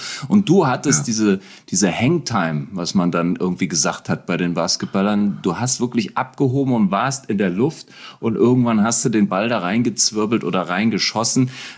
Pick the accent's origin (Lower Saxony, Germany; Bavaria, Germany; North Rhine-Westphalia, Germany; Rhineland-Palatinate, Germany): Rhineland-Palatinate, Germany; ich bin in der Eifel groß geworden